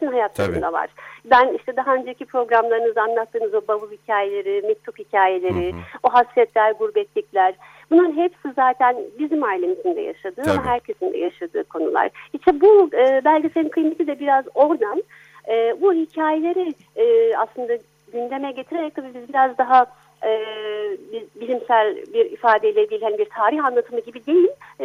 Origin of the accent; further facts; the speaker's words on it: Istanbul, Turkey; also born or lived in Dortmund, Germany; Almanya tamam, ben Almanya'da doğdum, Dortmund'da doğdum. Sonra Türkiye'de büyüdüm, ben İstanbul'da büyüdüm.